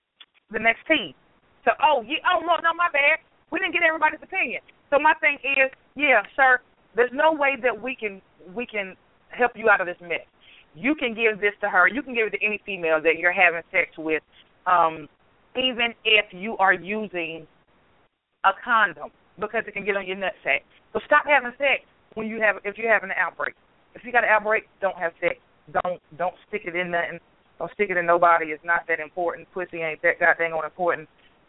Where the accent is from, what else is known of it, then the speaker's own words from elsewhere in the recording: Brooklyn, New York, United States; Now we got some Brooklynites on the line. You know, my hometown, Brooklyn. What up, Brooklyn?